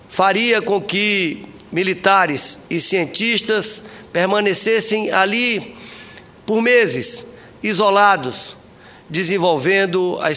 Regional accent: Brazil; orgulhoso, como brasileiro

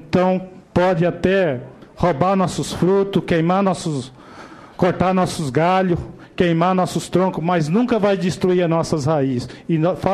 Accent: Mato Grosso do Sul, Brazil; sou Guarani Caiová, de Mato Grosso do Sul, onde tem muita violência, um dos lugares mais problemáticos a nível de Brasil, Mato Grosso do Sul.

